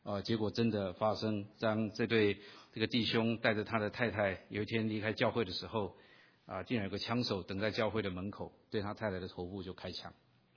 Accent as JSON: {"language": "Chinese", "country": "China", "said": "我们中国人在讲到这个夫妻的关系"}